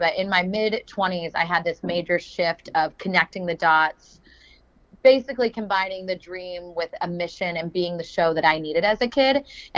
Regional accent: Oklahoma, United States; Yeah, so I am originally from Oklahoma. I was a small town little kid

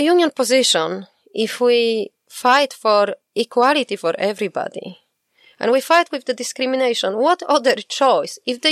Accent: Poland; now in Ireland; I'm from Poland.

